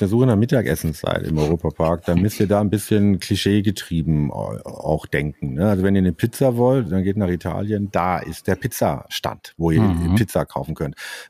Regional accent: Emmendingen, Baden-Württemberg, Germany; born or raised there; also born or lived in Freiburg

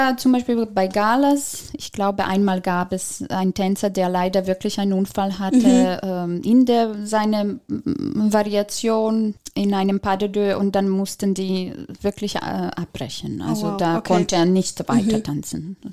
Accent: Belgrade, City of Belgrade, Serbia; German is a second language; Also ich habe einmal tatsächlich in meiner Heimatstadt in Belgrad gastiert, leider nur einmal.

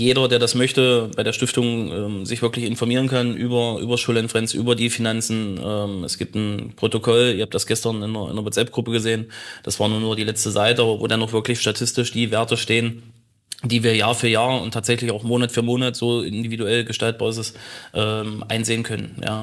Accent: Bernburg, Saxony-Anhalt, Germany; ist eine Bernburgerin, wo ich herkomme

